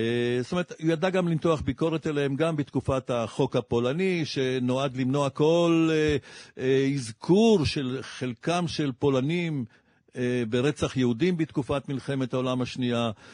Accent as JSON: {"language": "Hebrew", "country": "Poland", "tie": "born or raised there", "said": "כשהייתי ילד בפולין, וזה מתחבר לנושא שתכף נדבר עליו, היו בלונים כאלה מעל שטחה של פולין הקומוניסטית"}